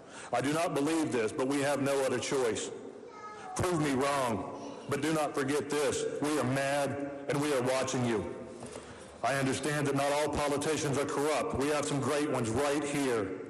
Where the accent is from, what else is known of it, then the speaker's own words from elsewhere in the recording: West Virginia, United States; I was born and raised in West Virginia. My family, as far back as I know, is from West Virginia.